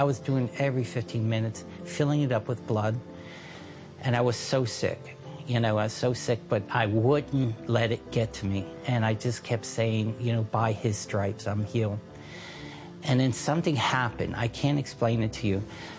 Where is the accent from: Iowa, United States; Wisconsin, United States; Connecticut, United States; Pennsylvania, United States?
Wisconsin, United States; Milwaukee; We're from the Milwaukee, Wisconsin area, and this is my wife